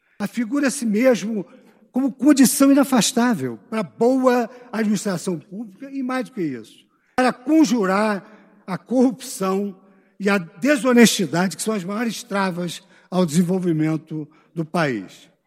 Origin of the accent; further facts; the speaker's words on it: Brazil; como brasileiro que ama esse país, porque o Brasil é o ar que nós respiramos